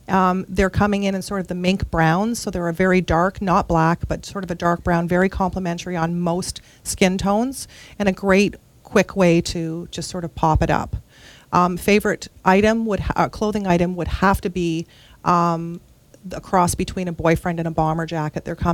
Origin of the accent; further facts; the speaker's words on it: Ottawa, Ontario, Canada; I was born and raised in Ottawa.